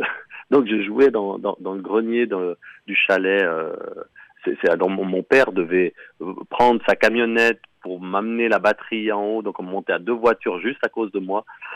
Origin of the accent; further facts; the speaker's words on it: Valais, Switzerland; j'ai grandi en Valais, donc j'allais au chalet de ma grand-mère à La Tsouma.